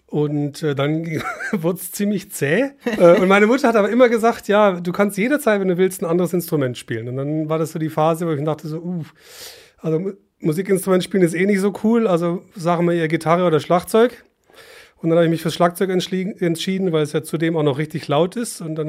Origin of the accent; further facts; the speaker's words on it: Stuttgart, Baden-Württemberg, Germany; gebürtiger Stuttgarter und auch dort aufgewachsen.